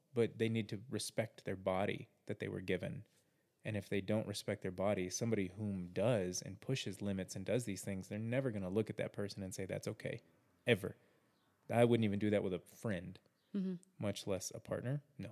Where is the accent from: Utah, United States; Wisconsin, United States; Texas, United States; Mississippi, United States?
Texas, United States; now in Colorado, United States; I know it's everywhere, but I grew up in Texas and I've been a lot of places.